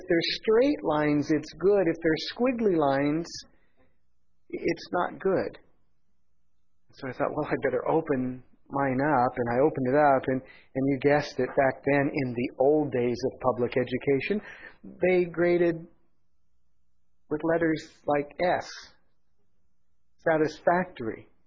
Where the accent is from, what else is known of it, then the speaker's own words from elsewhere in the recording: Pomona, California, United States; I'm walking home from Washington Elementary School on Town Avenue in Pomona, California.